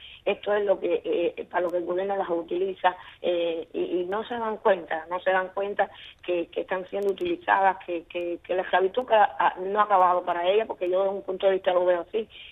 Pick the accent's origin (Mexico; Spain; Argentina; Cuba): Cuba